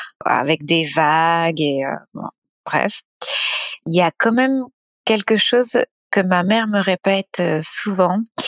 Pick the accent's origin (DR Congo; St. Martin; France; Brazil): France; Brittany; also born or lived in Cannes; je suis née à Cannes, dans le sud de la France, là où il y a le Festival de Cannes. Mais très vite, on a déménagé en Bretagne.